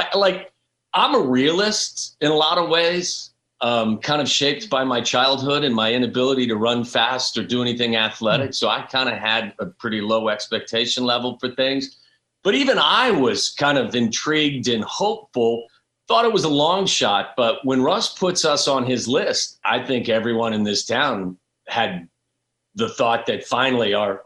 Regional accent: Cincinnati, Ohio, United States; When I think it was like 7 or 8 years old, I grew up in Cincinnati, and all I wanted for Christmas one year was an Archie Griffin jersey.

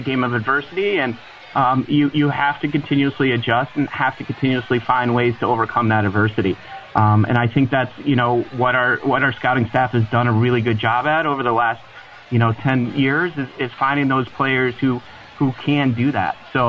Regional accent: Cleveland, Ohio, United States; I actually was born and raised in Cleveland, so the Indians has always been my home opener.

